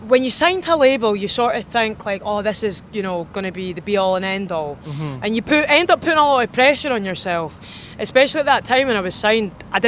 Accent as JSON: {"language": "English", "town": "Edinburgh", "region": "Scotland", "country": "United Kingdom", "said": "I'm from Edinburgh, right? And it's like, obviously, it's a gorgeous city."}